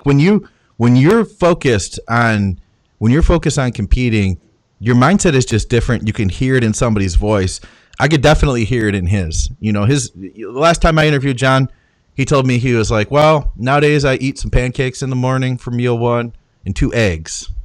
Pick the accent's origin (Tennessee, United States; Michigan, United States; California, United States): Michigan, United States; Detroit; Yeah, I'm from Detroit, so I'm in the same boat with you right now.